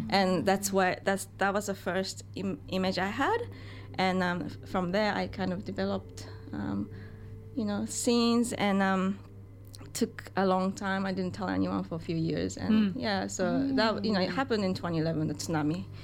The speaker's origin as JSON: {"language": "English", "country": "Japan", "said": "And I'm originally from Japan"}